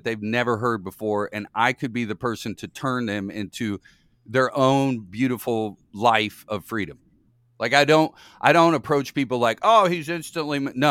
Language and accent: English; Indiana, United States; I'm from Indiana. So, you know, Larry Bird was God.